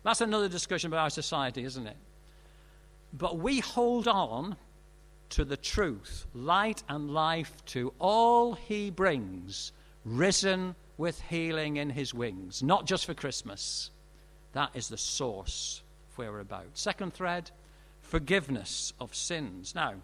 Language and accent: English; Northern Ireland, United Kingdom; I was brought up in Northern Ireland